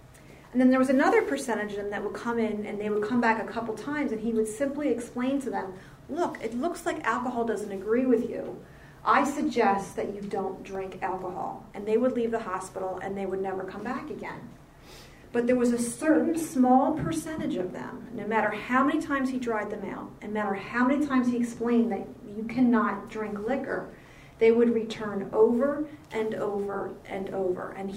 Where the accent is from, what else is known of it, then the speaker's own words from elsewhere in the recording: Mount Holly, New Jersey, United States; And like Bonnie said, I am from South Jersey, out in the Mount Holly area.